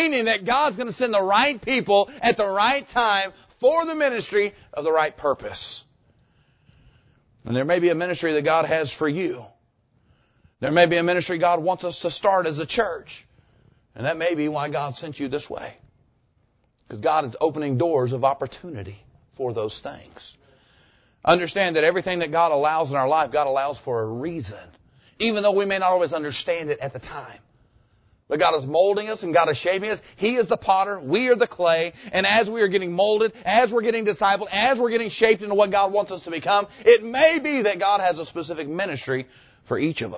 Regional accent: Jacksonville, Florida, United States; I even talked to Brother Throw as well and the church that I grew up in there in Jacksonville.

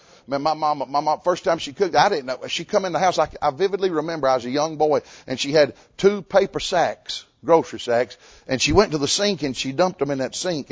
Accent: Tennessee, United States; Where I grew up in Tennessee, hey, we have two meats, the one left over from last night, if there was any left over, two or three vegetables, cornbread and biscuit.

